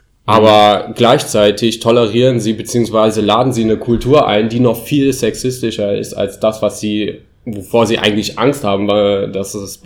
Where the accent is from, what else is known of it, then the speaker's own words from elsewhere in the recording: Germany; Nichtsdestotrotz bin ich an meine Heimat gebunden. Ich liebe Deutschland. Ich habe da eine sehr enge Verbindung, auch familiär zu diesem Land, kulturell.